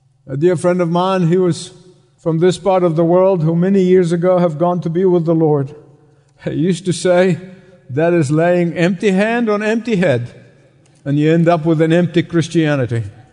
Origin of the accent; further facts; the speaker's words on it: Egypt; Where I grew up in Egypt is the Coptic church, the Coptic community, roughly about 10 million people.